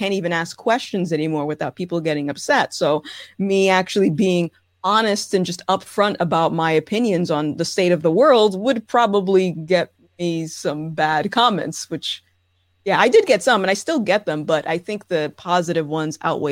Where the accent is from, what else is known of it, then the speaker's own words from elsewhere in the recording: Rhode Island, United States; I am born and raised in Rhode Island.